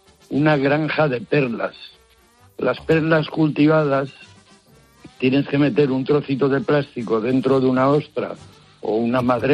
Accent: Valencian Community, Spain; yo soy valenciano

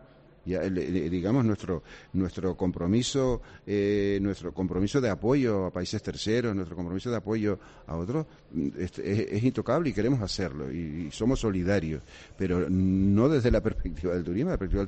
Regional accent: Canary Islands, Spain; que somos canarios todos, somos, digamos, hermanos

